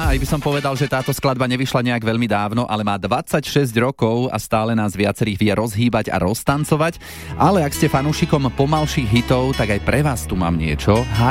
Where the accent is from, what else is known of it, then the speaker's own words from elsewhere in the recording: Trnava, Trnava Region, Slovakia; Že ja som myslel, že len po Trnave, lebo som z Trnavy